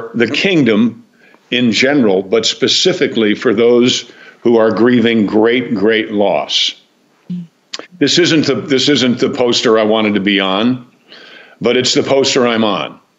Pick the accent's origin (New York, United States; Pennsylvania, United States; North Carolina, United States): New York, United States; Mount Kisco; And I'm from Mount Kisco, New York. So I was born pretty bullheaded to start with.